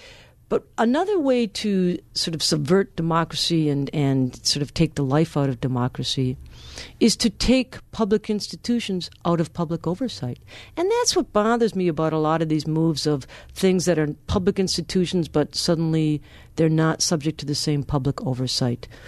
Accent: Milwaukee, Wisconsin, United States; I got to research my family because I grew up in Milwaukee. And, you know, classic Catholic, Irish Catholic family.

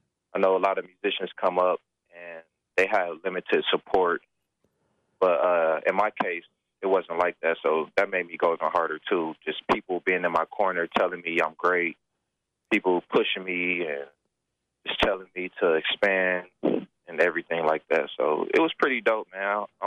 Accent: Milwaukee, Wisconsin, United States; But growing up in Milwaukee, it really taught me a lot.

